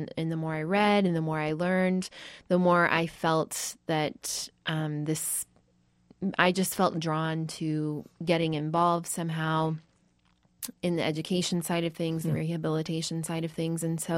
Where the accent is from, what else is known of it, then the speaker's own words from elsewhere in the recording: Cincinnati, Ohio, United States; So I grew up outside of Cincinnati, Ohio.